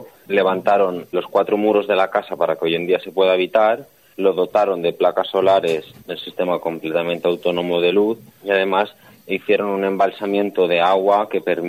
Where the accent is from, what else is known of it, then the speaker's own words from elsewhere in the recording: Valencian Community, Spain; Venimos del Comtat, que es una comarca del interior de Alicante que se caracteriza mucho por la actividad agrícola